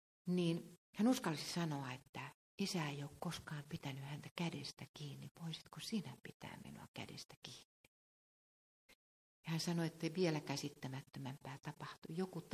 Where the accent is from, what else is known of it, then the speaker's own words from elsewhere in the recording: Ostrobothnia, Finland; Kyllä minä varsinkin kun mä oon Pohjanmaalta.